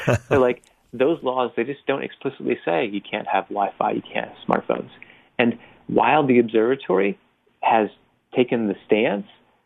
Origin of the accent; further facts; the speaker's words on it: Connecticut, United States; I'm from Connecticut